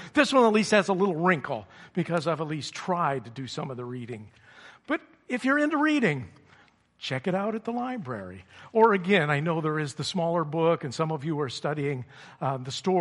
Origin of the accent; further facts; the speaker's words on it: Pennsylvania, United States; also born or lived in California / Germany / Minnesota / New York; I was in the Army for a while, and I've lived in California. I grew up in Pennsylvania. I lived in Germany while I was in the service.